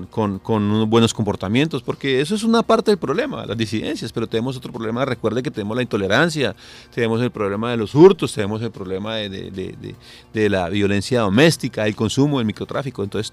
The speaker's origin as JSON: {"language": "Spanish", "town": "Ibagué", "region": "Tolima", "country": "Colombia", "said": "yo soy tolimense, soy de Ibagué, pero es Tolima grande"}